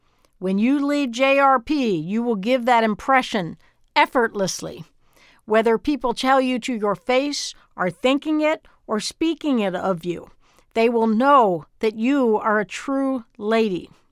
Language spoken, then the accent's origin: English; Dallas, Texas, United States; in my hometown of Texas. Charm school in Dallas in the 1980s was alive and well.